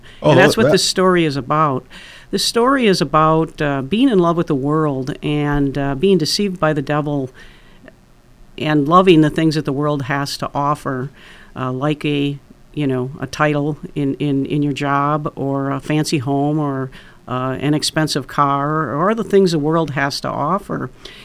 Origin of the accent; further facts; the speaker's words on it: Racine, Wisconsin, United States; No, I actually was born and raised in Racine, Wisconsin. I've lived here my entire life.